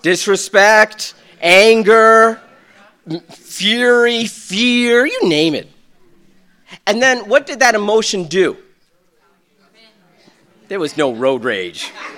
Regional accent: New England, United States; So, my wife and I, we're from New England.

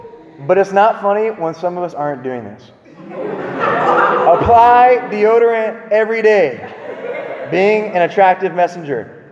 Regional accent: Newark, New Jersey, United States; I ain't never going to be fake. I'm from Newark.

